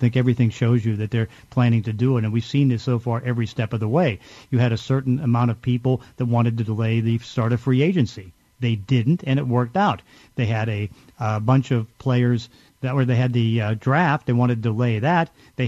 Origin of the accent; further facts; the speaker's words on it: Braddock, Pennsylvania, United States; You know, I grew up in Braddock, PA, and, you know, Braddock, PA was the worst ghetto in the state of Pennsylvania.